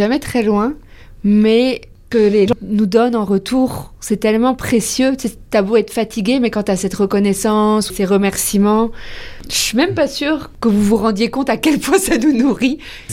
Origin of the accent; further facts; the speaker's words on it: Nouvelle-Aquitaine, France; Moi, je viens de l'ouest de la France, du Poitou des Deux-Sèvres, en fait, pour être plus précise. Ça fait que c'est pas très, très loin de l'océan Atlantique, c'est au centre de la France.